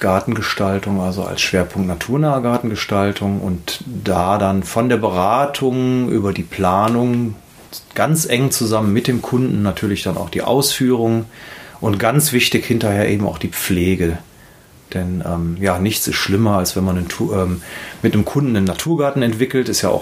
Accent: Willich, North Rhine-Westphalia, Germany; Ich komme aus Willig und bin 46 Jahre alt.

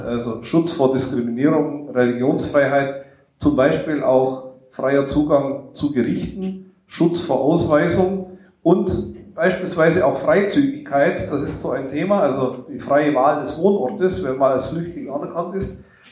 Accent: Lauingen, Bavaria, Germany; now in Mönchengladbach, Germany; Ich stamme ursprünglich aus Lauingen an der Donau in der Diözese Augsburg, habe dort lange Jahre gelebt und war auch mal in den 90er Jahren in der Asylarbeit aktiv. Und inzwischen wohne ich in Mönchengladbach.

